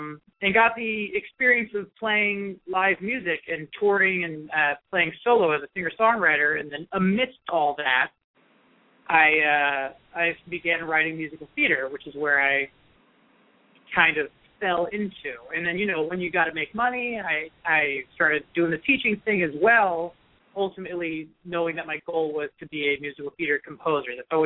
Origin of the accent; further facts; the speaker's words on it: California, United States; knowing that I have the support in my hometown near San Francisco, Marin County, like you said